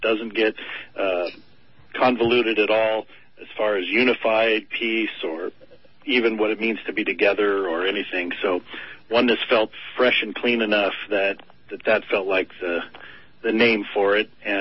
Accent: United States; I grew up in America, so the definition of peace is really paradoxical

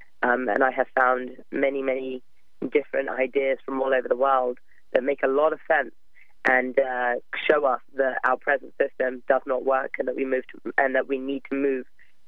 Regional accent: England, United Kingdom; I've always been active in the climate movement since I was very young, growing up in England.

